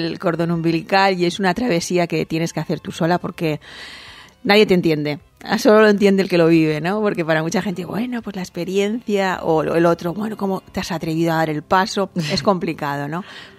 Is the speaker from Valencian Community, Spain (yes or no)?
yes; Valencia, Valencian Community, Spain; Yo recuerdo la primera vez que salí de Valencia. Además, yo he sido muy de mi tierra, muy, muy vinculada a mi familia, a mis amigas.